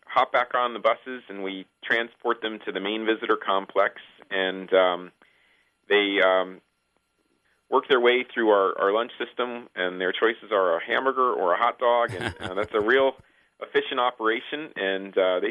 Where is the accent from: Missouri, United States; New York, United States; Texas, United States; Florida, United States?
Florida, United States; When I was a kid growing up in Central Florida, I came on a field trip to Kennedy Space Center